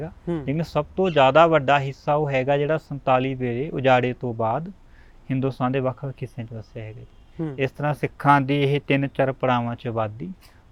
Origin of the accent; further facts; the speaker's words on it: Punjab, India; ਕਿਹਾ ਜੀ ਅਸੀਂ ਪੰਜਾਬ ਤੋਂ ਆਏ ਹਾਂ